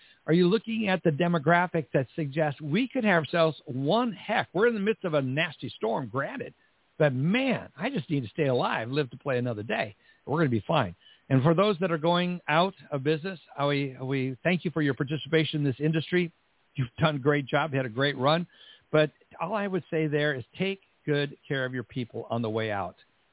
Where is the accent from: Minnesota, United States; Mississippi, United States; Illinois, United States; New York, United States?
Minnesota, United States; I grew up in Minnesota.